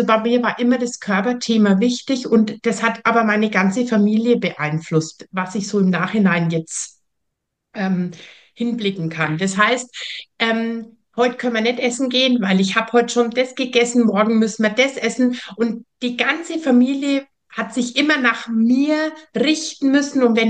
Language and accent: German; Bavaria, Germany; Ich komme nicht aus Österreich, was man bestimmt auch schon hört, sondern ich komme aus Süddeutschland. In der Nähe von Nürnberg bin ich zu Hause.